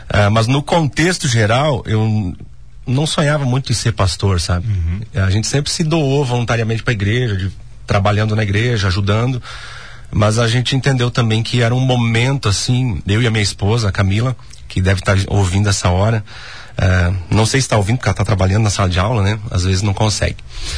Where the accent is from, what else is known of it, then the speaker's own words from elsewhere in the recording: Xaxim, Santa Catarina, Brazil; Eu sou natural de Xaxim e é a primeira vez que eu entro aqui.